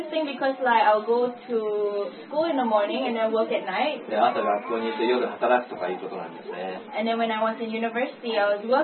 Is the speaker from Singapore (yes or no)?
yes; Singapore; So I'm from Singapore.